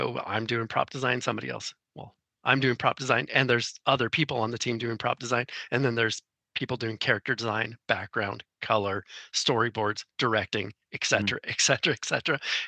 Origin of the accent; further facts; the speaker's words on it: California, United States; moved away as an adult; now in Kansas City, United States; growing up in California, moving to Kansas City, Missouri, to get my first job at Hallmark Cards.